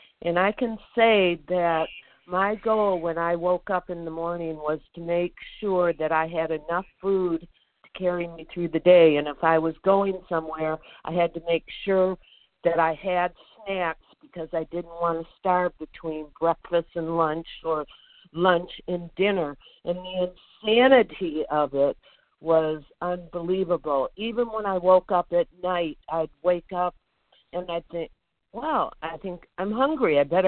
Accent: Michigan, United States; from Michigan, where it is 2 degrees.

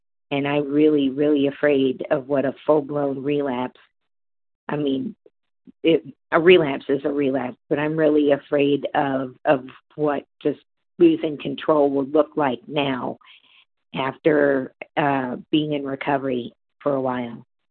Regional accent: Massachusetts, United States; Central Massachusetts.

